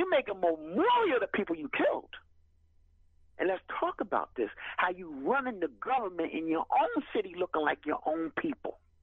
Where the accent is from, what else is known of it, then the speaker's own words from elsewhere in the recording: Philadelphia, Pennsylvania, United States; I'm from South Philadelphia and West Philadelphia all my life.